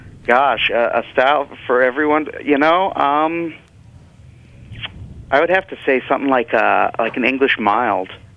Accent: Yakima, Washington, United States; and you know, I grew up in Yakima, so I'm spoiled

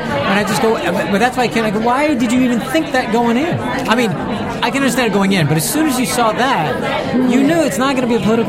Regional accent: United States; so as an American, I obviously was aware of her.

